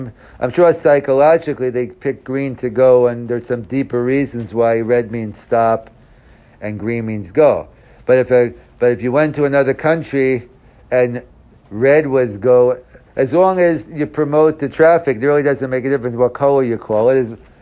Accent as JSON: {"language": "English", "region": "New York", "country": "United States", "said": "I'm from New York, but New York's a big Jewish area"}